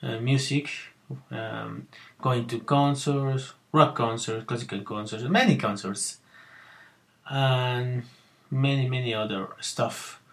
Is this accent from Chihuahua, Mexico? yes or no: no; Mexico City, Mexico; English is a second language; I am from Mexico City